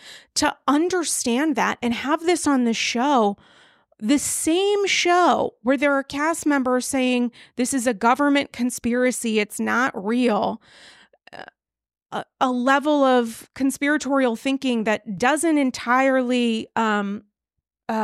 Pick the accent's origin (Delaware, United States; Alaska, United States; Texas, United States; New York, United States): New York, United States; New York City; I bring the extra baggage there of being a New Yorker